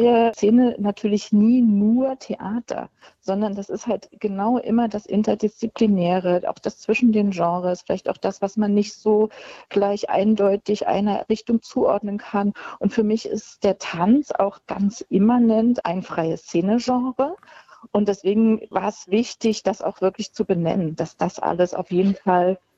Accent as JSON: {"language": "German", "region": "East Germany", "country": "Germany", "said": "dass wir uns damit nicht nur als Ostdeutsche und Ostdeutschland, sondern gesamtgesellschaftlich auch zusammen im Austausch mit Westdeutschland"}